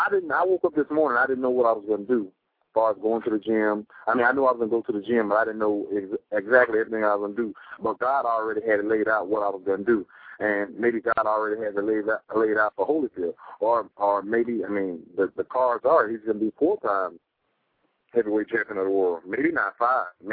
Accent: Hot Springs, Arkansas, United States; I want to go back, to my hometown, to Hot Springs, Arkansas, and give back to the Boys and Girls Club

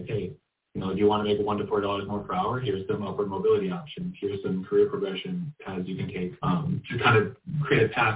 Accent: Minneapolis, Minnesota, United States; Yeah. So I'm from Minneapolis, Minnesota.

